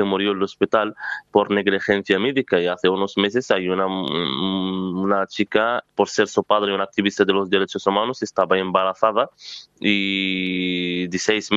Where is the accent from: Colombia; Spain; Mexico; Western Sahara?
Western Sahara; moved away as an adult; Yo nací en el Sáhara Occidental, ocupado por Marruecos, y viví allí.